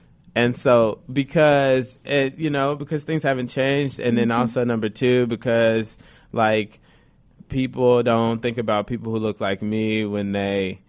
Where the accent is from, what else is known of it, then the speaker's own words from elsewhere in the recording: Chapel Hill, North Carolina, United States; I think, so I'm from here. I'm from Chapel Hill.